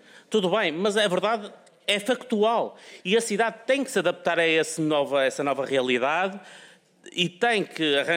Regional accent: Porto, Portugal; tenho 45 anos. E, portanto, eu apercebi-me todos os fenómenos que aconteceram no Porto. Eu vivi, digamos, a minha juventude na Baixa do Porto.

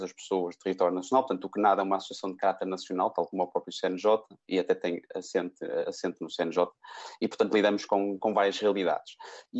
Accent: Porto, Portugal; eu sou do Porto, acabo por ser de uma zona francamente privilegiada do nosso país

